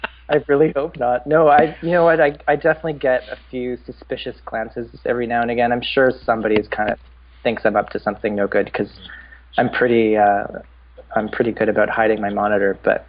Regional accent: the Prairies, Canada; I grew up in the Bible Belt of Canada, like in the prairies.

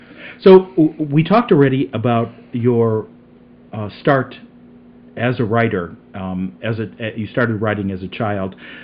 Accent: Chicago, Illinois, United States; I grew up in Chicago, and at the northwest suburbs, anyhow, and I thought it was a great place to grow up.

